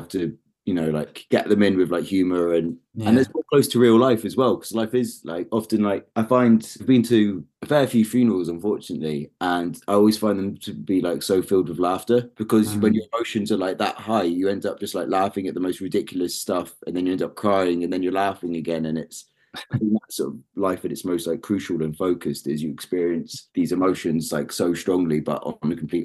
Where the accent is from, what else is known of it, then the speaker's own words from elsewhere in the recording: London, United Kingdom; I grew up in London